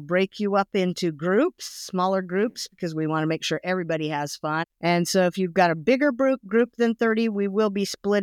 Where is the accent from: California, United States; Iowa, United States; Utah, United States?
Utah, United States; Grantsville; I originally come from Grantsville, Utah.